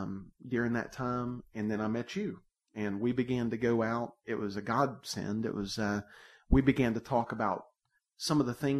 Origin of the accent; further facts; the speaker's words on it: Southern United States, United States; accent: Southern; Very similar. However, I'm not from Pennsylvania. I've got the Southern accent, if you can't already tell.